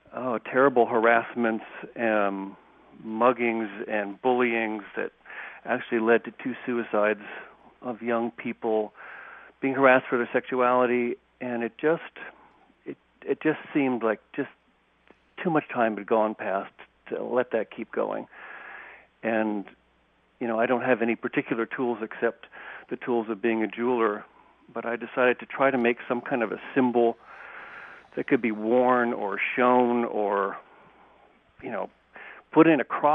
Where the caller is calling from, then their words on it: Fairfax, California, United States; From Fairfax, my home in Fairfax.